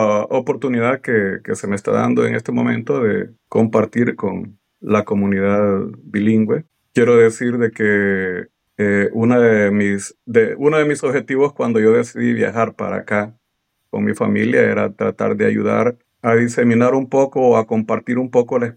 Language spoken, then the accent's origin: Spanish; El Salvador; now in Texas, United States; En mi pueblo habían dos opciones, o ser maestro o ser soldado.